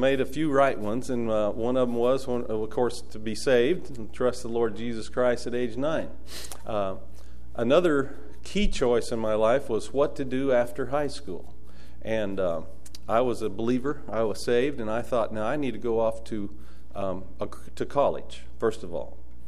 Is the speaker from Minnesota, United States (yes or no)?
no; St. Joseph, Missouri, United States; born there; I was born in St. Joseph, Missouri, a few years ago.